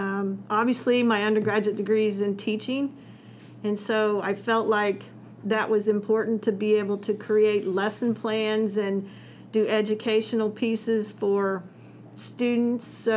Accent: Wichita, Kansas, United States; I think I grew up in the Wichita area and had some great experiences.

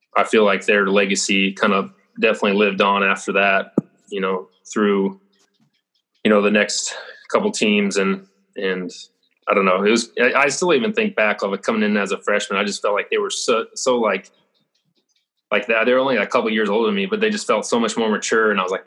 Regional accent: Sioux Falls, South Dakota, United States; my travel team that I grew up playing with in Sioux Falls

